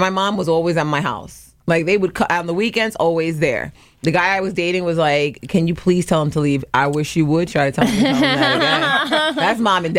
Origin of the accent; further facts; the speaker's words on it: Perth Amboy, New Jersey, United States; moved away as an adult; I was raised in Perth Amboy. I didn't leave their house till they left New Jersey. And then I went to Florida